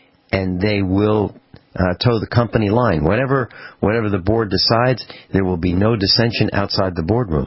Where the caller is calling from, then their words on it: Missouri, United States; I'm in the state of corruption, Missouri.